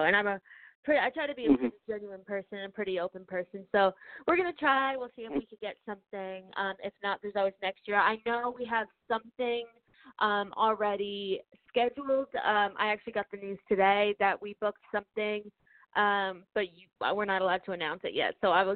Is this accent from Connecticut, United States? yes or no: yes; Connecticut, United States; I'm performing up in Connecticut in June, which is my home state, so that'll be exciting.